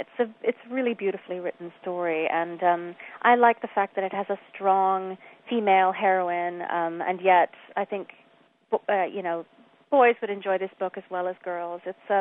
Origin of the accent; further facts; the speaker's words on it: New York City, New York, United States; also born or lived in London, United Kingdom; I was raised in New York City, partly in New York City and partly in London.